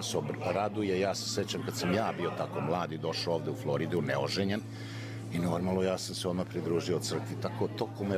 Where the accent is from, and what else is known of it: Kruščica, Vojvodina, Serbia; born there; moved away